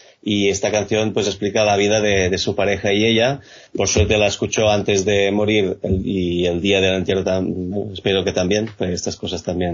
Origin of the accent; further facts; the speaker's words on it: Vilafranca del Penedès, Catalonia, Spain; de Vilafranca del Penedès, cerca de Barcelona.